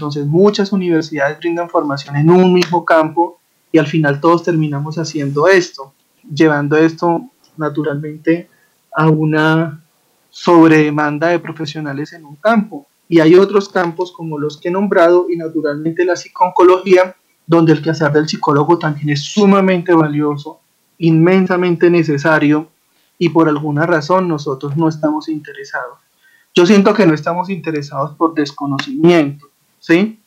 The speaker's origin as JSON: {"language": "Spanish", "country": "Colombia", "said": "pues como buenos colombianos, todo lo que nos apasiona entonces nos moviliza."}